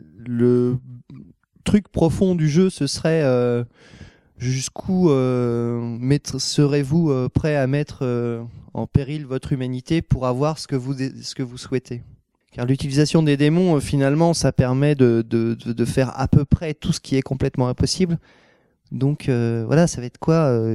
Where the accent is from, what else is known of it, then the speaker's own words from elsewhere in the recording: Paris, Île-de-France, France; dans Paris, puisque je suis parisien.